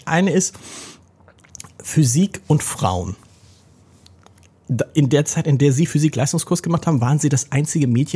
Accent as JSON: {"language": "German", "region": "Hamburg", "country": "Germany", "tie": "born or raised there", "said": "Ich bin ja auch in Hamburg zur Schule gegangen"}